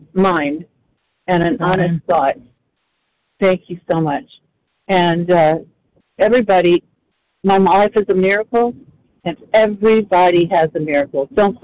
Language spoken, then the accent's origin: English; Plano, Texas, United States; and I'm from Texas, Plano, Texas, just outside Dallas.